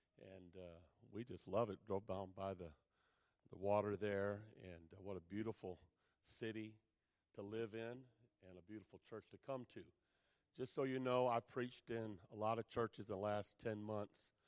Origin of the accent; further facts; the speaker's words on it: Detroit, Michigan, United States; I get to stay in my hometown of the Detroit Metro District. Been there all my life.